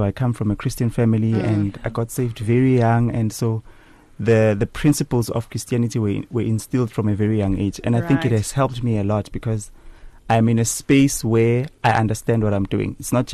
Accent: Eswatini; being able to perform in my home country and seeing the reception. A lot of people are aware of the fact that I'm from there, especially the ones from Swaziland, the jazz fans from Swaziland.

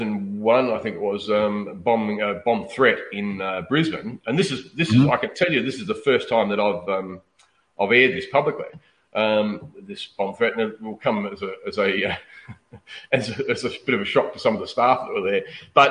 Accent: South Africa; Look, I think, and I'm not saying this just because I'm on South African

